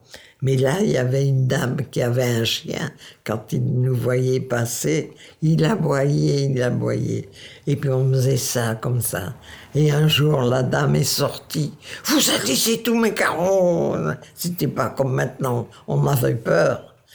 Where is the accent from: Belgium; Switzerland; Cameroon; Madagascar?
Belgium; Dottignies, Wallonia; born there; Je suis née à Dottigny, en Belgique, en 1924. 97 cette année.